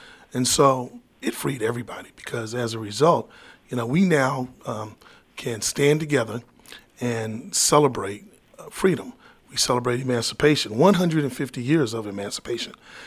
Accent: San Antonio, Texas, United States; I'm 57 years old, but I grew up here in San Antonio, and I had to take Texas history, I believe in the 7th grade

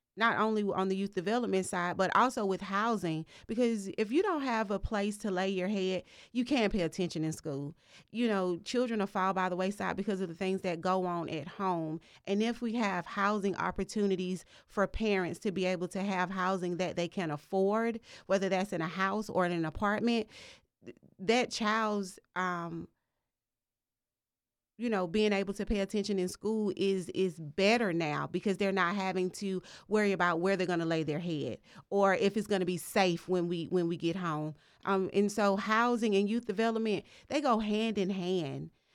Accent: Athens, Georgia, United States; of District 3. Like I said, I was born and raised in Athens-Clarke County. Born and raised actually in East Athens, where I represent now.

